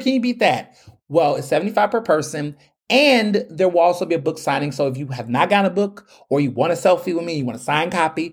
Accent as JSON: {"language": "English", "town": "Houston", "region": "Texas", "country": "United States", "tie": "born or raised there", "said": "I will be back in my hometown of Houston, Texas. I'll be at the Barnes & Noble's in Town & Country, which isn't too far from where I grew up."}